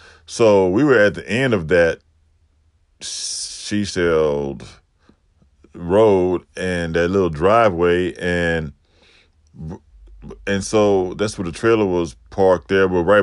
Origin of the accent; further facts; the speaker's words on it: Harvey, Louisiana, United States; also born or lived in Gulfport; I was born in Gulfport. So according to what I remember, according to what I was told, my mom and dad had problems. So they separated and they got back together. And then so we moved from Gulfport to Harvey, Louisiana.